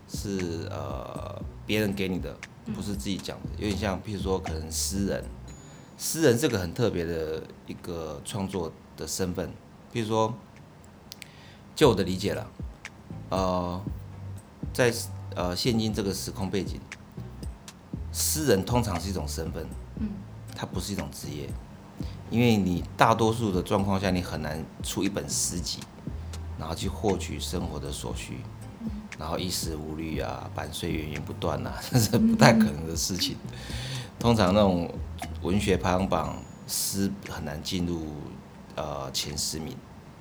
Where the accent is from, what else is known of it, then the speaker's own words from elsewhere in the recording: Taiwan; 我从台湾来，然后在香港